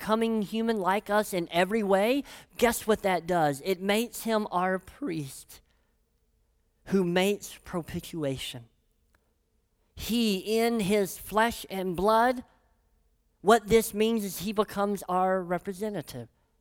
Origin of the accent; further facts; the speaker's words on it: Tennessee, United States; I grew up in Tennessee, you can kind of tell where that comes from.